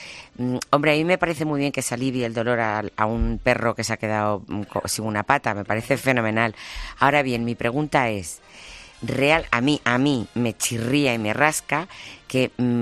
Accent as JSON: {"language": "Spanish", "town": "Yecla", "region": "Region of Murcia", "country": "Spain", "said": "Yo soy de Yecla, ¿vale? De un pueblo, y he vivido muchas veces en el campo."}